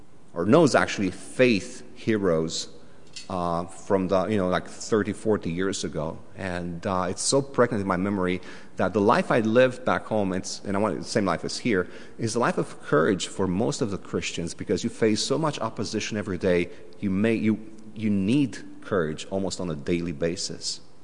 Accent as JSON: {"language": "English", "country": "Romania", "tie": "born or raised there", "moved": "as an adult", "lives_now": "Canada", "said": "I grew up in Romania. If you know me, I just moved to Canada 4 years ago, and I'm a brand new Canadian. And actually, I'm not even Canadian yet. I'm still Romanian"}